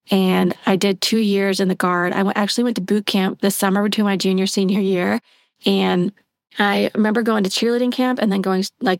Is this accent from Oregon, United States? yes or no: no; South Carolina, United States; also born or lived in Wisconsin / Scotland / Oklahoma / Texas; So we traveled a lot growing up, but mostly South Carolina. I was born in Wisconsin. We lived in Scotland when I was a kid.